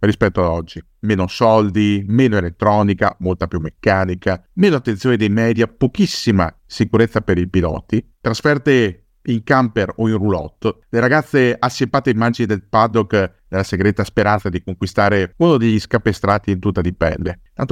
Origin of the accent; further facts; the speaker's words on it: Treviso, Veneto, Italy; Prendete la mia città d'origine, prendete Treviso.